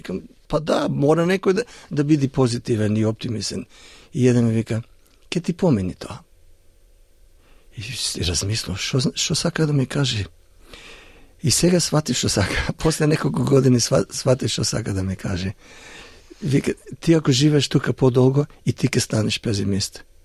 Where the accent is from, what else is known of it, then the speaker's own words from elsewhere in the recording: Australia; now in North Macedonia; Па ја, како дете кој порасна во Австралија, имам перманентен оптимизам.